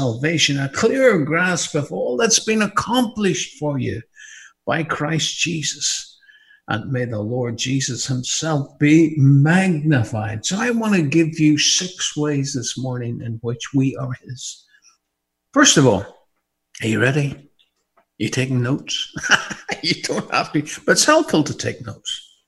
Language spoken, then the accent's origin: English; Maghera, Northern Ireland, United Kingdom; I was born and raised in Northern Ireland, in a little place called Mahara.